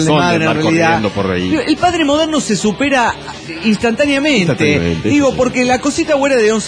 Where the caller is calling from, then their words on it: Parral, Chihuahua, Mexico; reportándome desde Parral, Chihuahua.